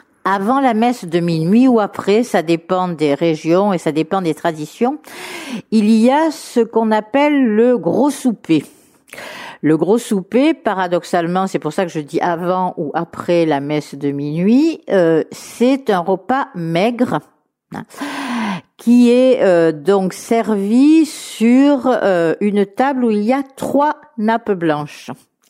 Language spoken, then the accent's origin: French; Marseille, Provence-Alpes-Côte d'Azur, France; je suis née donc à Marseille. Et j'ai vécu toute mon enfance à Marseille.